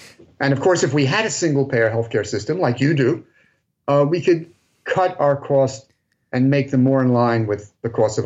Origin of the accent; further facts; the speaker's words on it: New York City, New York, United States; now in Athens, United States; When I grew up in the New York City area.